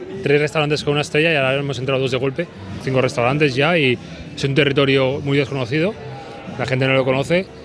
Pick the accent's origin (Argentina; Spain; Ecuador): Spain; Castellón, Valencian Community; al final Castellón somos la huerta de la Comunidad Valenciana. O sea, tenemos el mar, tenemos montaña en la zona de sports y tenemos una hortaliza de una huerta espectacular, de locos.